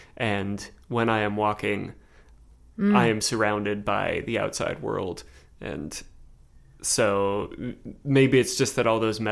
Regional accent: Connecticut, United States; I like growing up in Connecticut, it was a totally decent place to grow up.

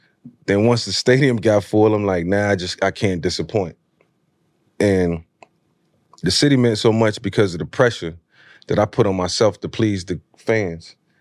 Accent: Newport News, Virginia, United States; I was a kid from Newport News, Virginia, mm-hmm. who didn't come up with anything.

